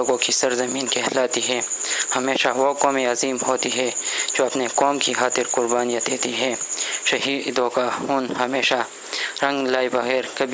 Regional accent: Peshawar, Khyber Pakhtunkhwa, Pakistan; اور عمر 22 سال ہے, جو پیدائش سے اب تک اپنے شہر پشاور میں گزر رہا ہے.

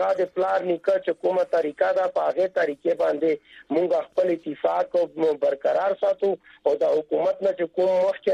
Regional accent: Khyber Pakhtunkhwa, Pakistan; now in Peshawar, Pakistan; دې ته مونږ خایو چې مونږ وزیرستان خلک

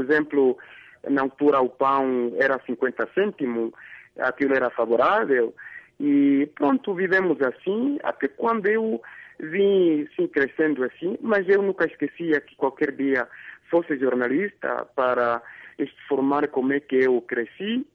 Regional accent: Rundu, Kavango East, Namibia; moved away as an adult; now in Windhoek, Namibia; Eu cresci no Rundo, fui nascer no Rundo, e do Rundo vim na capital, 96, saí do Rundo, vim na capital de Windhoek, capital da Namíbia, Windhoek, onde estou agora.

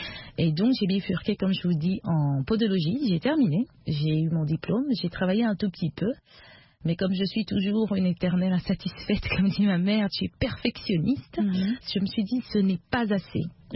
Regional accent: Kinshasa, DR Congo; Alors moi, je dirais, j'ai grandi à Kinshasa

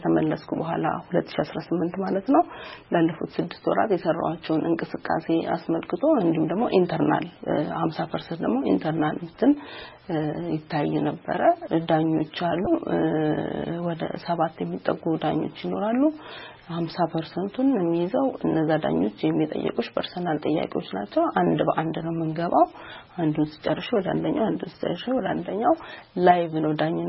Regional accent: Dire Dawa, Ethiopia; now in Addis Ababa, Ethiopia; ተወልጄ ያደግኩት በድሬዳዋ ከተማ ነው። አዲስ አበባ ከመጣሁ በኋላ በፋሽን እና በሞዴሊንግ ኢንዱስትሪ ውስጥ ተሰማራሁኝ።

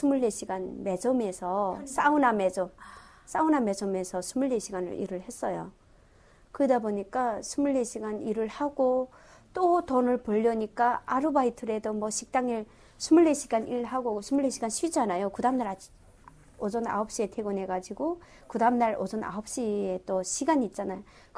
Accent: North Korea; now in South Korea; 나는 북한 사람이다. 나 이래 이래서 왔다

